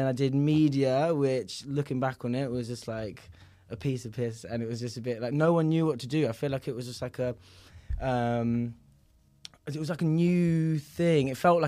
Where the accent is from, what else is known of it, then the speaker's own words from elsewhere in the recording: Harrow, London, United Kingdom; So I grew up in Northwest London, Harrow. Big up, HA3.